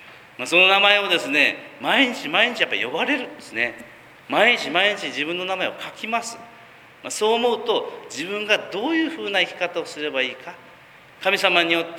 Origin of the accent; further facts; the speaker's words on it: Tateno, Kumamoto, Japan; 自分の田舎に3年前に帰って、熊本縦野駅にですね、